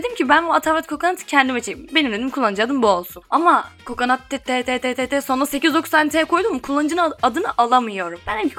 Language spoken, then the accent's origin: Turkish; Düzce, Turkey; Ben Düzce'liyim.